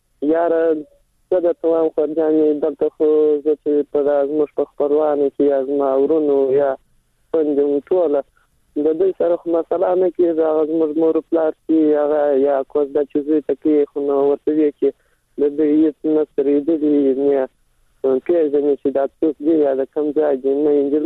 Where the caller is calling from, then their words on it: Helmand, Afghanistan; د هلمند سره.